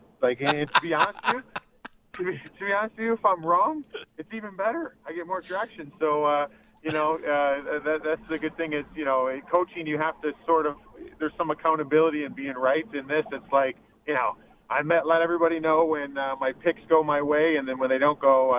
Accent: Ohio, United States; I mean, growing up in Northeast Ohio, I was always a point getter

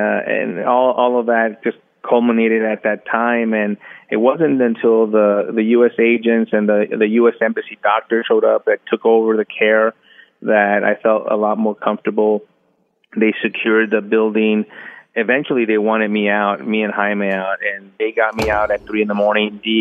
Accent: United States; It felt like I wasn't from there. I'm an American.

